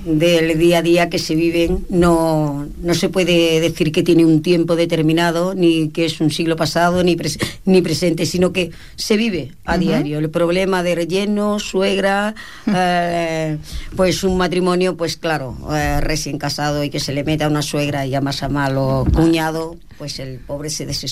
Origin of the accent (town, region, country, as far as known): Seville, Andalusia, Spain